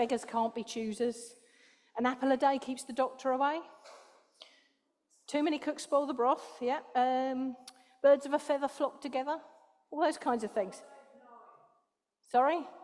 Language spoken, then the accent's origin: English; London, United Kingdom; I'm from South East London, so it's clout.